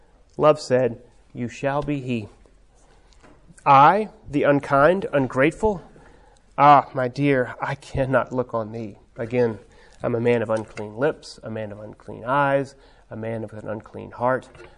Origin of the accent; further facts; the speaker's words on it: Texas, United States; I was born in Texas. I'm a native Texan.